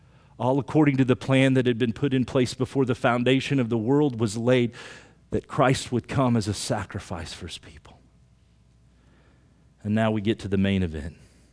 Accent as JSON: {"language": "English", "region": "Oklahoma", "country": "United States", "tie": "born or raised there", "said": "I grew up in Oklahoma, and I grew up working in the oil fields"}